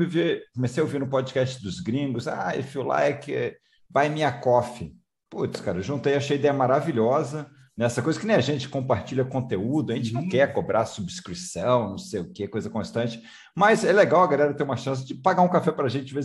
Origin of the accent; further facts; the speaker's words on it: Rio de Janeiro, Brazil; De carioca para carioca, né? Eu também sou carioca, estou morando fora do Rio de Janeiro, mas sou carioca.